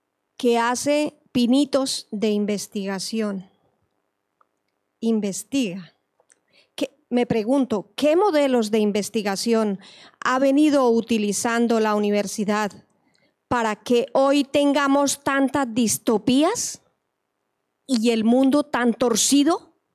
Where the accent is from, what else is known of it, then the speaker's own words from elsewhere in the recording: Colombia; moved away; Soy exalumna de la UPV, pero también soy exiliada colombiana.